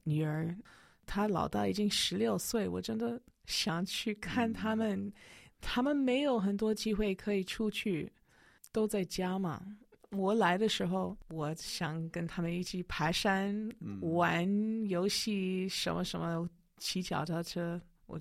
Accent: Taiwan; now in United States; 我是台湾出生长大的美国人。

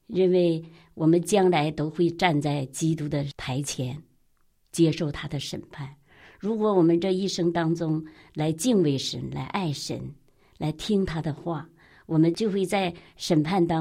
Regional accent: Liaoning, China; 我是从辽宁来的。

